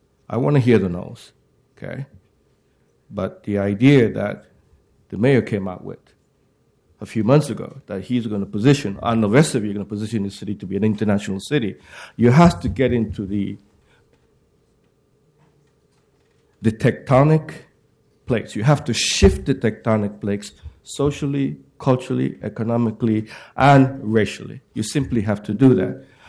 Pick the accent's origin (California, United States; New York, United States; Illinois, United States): New York, United States; Brooklyn; now in Portland, United States; I'm new to your city. I'm from Brooklyn, New York.